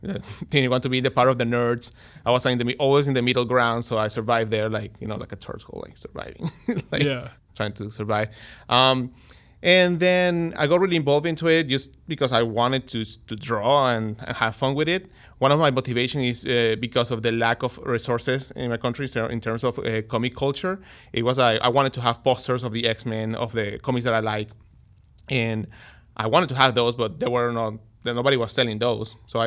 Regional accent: Venezuela; Yeah, well, I'm from Venezuela.

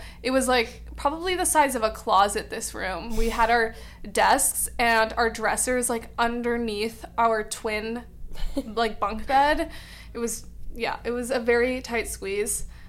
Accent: Portland, Oregon, United States; Okay, so I grew up in Portland, and I really wanted to get, like, as far away from home as possible

